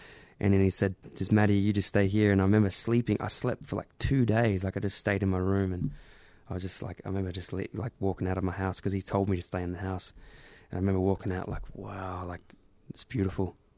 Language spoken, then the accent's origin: English; Australia; I'm from Australia and we have such an amazing culture.